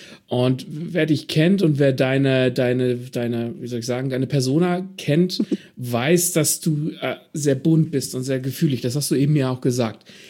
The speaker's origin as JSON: {"language": "German", "region": "Southern Germany", "country": "Germany", "said": "Als Süddeutscher hatte ich gerade sehr viel Spaß."}